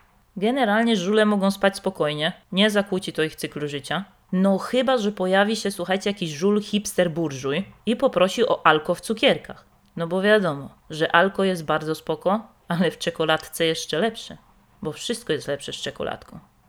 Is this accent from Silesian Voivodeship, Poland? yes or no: yes; Silesian Voivodeship, Poland; accent: Silesian; W połączeniu z moimi śląskimi naleciałościami i korpomową, no to akcent pierwsza klasa.